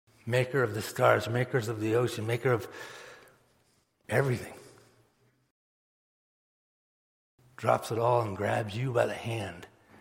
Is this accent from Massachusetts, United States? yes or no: yes; Massachusetts, United States; I grew up in Massachusetts